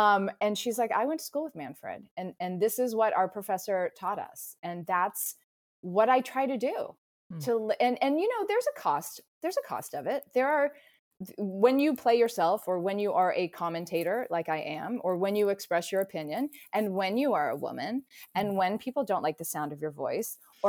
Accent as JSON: {"language": "English", "town": "Atlanta", "region": "Georgia", "country": "United States", "tie": "born or raised there", "said": "she read my book, so she knew I grew up in Atlanta."}